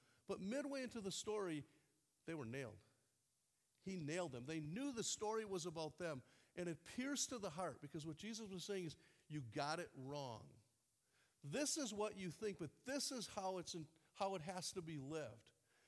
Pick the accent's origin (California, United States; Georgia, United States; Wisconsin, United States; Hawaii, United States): Wisconsin, United States; kind of feels like the church I grew up in Wisconsin.